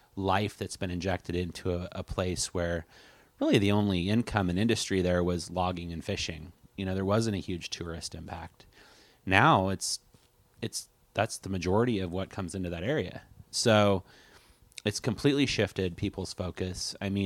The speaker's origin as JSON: {"language": "English", "town": "Coos Bay", "region": "Oregon", "country": "United States", "tie": "born or raised there", "said": "Yeah, so I was born and raised in Coos Bay town. I mean, between Coos Bay and North Bend, I think it's like a total of about 30,000 people. So it's the largest town on the Oregon coast"}